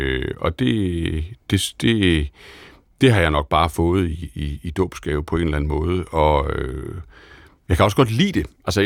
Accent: Kolding, Region of Southern Denmark, Denmark; moved away as an adult; Jeg flyttede hjemmefra. Jeg flyttede fra Kolding til Aarhus.

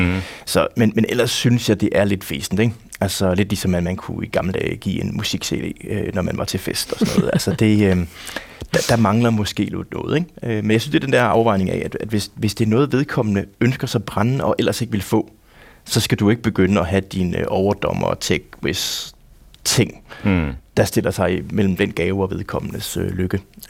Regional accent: North Denmark Region, Denmark; det var måske så tæt på dukkehus, man måtte lege som dreng i Nordjylland

